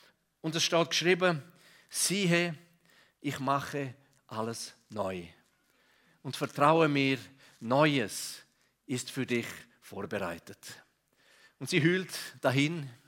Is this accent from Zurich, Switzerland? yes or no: no; Grisons, Switzerland; Ich bin im Kanton Graubünden aufgewachsen.